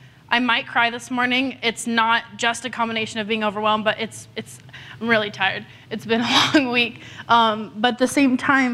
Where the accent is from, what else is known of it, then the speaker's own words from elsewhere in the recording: Carlsbad, California, United States; I am originally from San Diego, specifically Carlsbad, California. I was born and raised there, went to school at Point Loma to study music ministry